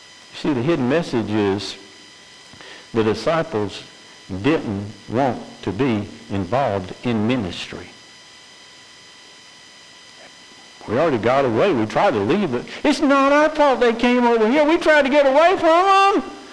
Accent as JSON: {"language": "English", "region": "Georgia", "country": "United States", "tie": "born or raised there", "said": "I grew up outside of Savannah, Georgia, and down in Savannah there's called the Baptist Center."}